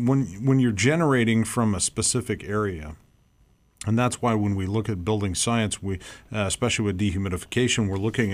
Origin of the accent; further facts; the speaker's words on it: Iowa, United States; I grew up in North Central Iowa, so that's where I went.